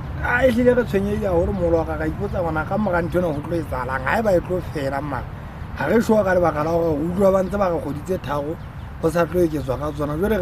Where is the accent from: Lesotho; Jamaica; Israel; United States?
Lesotho; I am from Lesotho.